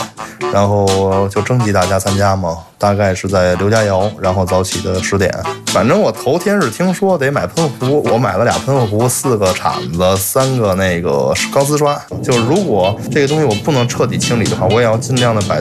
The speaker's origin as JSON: {"language": "Chinese", "region": "Beijing", "country": "China", "tie": "born or raised there", "said": "今年28岁。对，我是一北京人。我从小在北京长大，我对这座城市非常有感情。"}